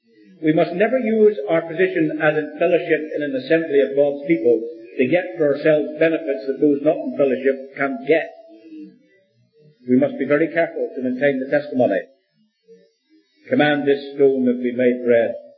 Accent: Northern Ireland, United Kingdom; When I was brought up in the North of Ireland, we used to sing a little chorus

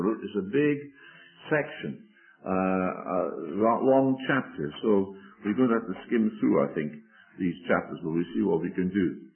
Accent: Wales, United Kingdom; myself being a Welshman

